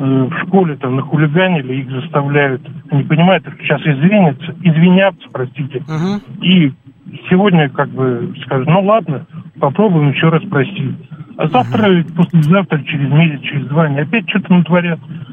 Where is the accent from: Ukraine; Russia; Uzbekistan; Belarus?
Russia; Moscow; я из Москвы.